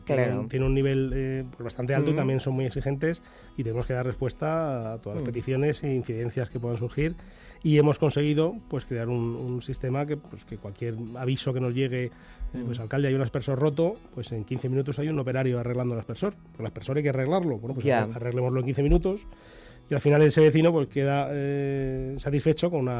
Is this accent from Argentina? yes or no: no; Madrid, Community of Madrid, Spain; now in Boadilla del Monte, Spain; yo soy de Madrid. Y llegué a Boadilla en 2011